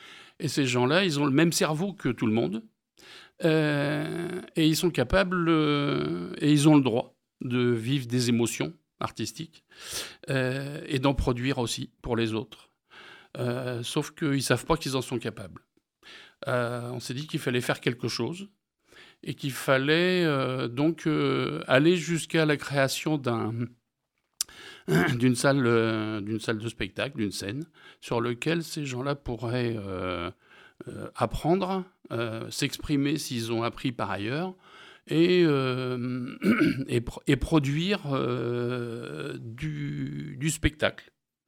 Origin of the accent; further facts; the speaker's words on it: Normandy, France; La vache, c'est parce qu'on est normand, effectivement.